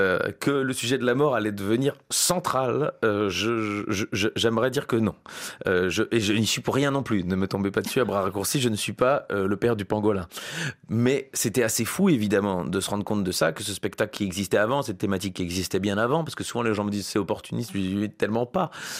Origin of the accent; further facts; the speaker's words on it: Brussels, Brussels-Capital Region, Belgium; quand j'étais gamin, j'étais à Bruxelles